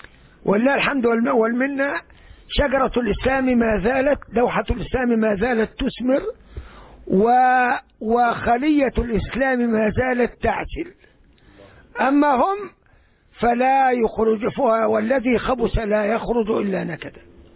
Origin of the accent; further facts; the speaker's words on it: Egypt; وغير من ساداتي علماء مصر. هذه بلدتنا وديارنا